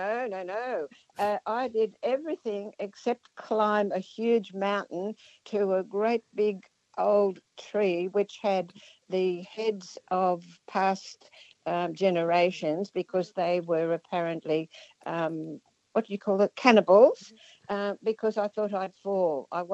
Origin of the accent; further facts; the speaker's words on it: Amsterdam, North Holland, Netherlands; now in Australia; I came from Amsterdam in 1947 and lived at Bronte Beach